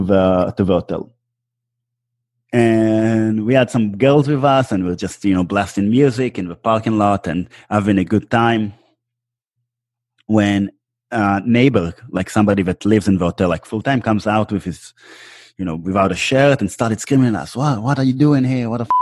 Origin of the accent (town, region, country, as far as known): Israel; born or raised there